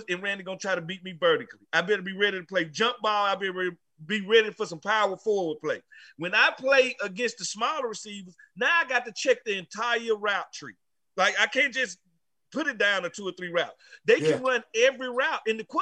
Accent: Mississippi, United States; I'm from Mississippi.

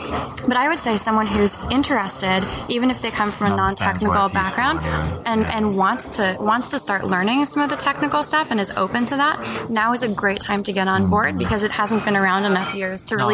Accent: United Kingdom; No, it's fine. I'm being British now.

